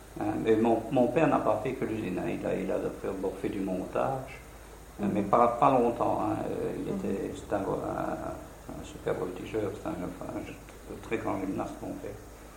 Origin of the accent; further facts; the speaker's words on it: Saint-Mard, Wallonia, Belgium; Ah non, je suis Virtonnais.